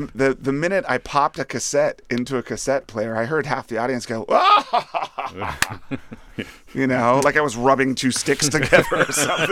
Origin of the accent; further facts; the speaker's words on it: Springfield, Virginia, United States; I grew up here in Springfield, Virginia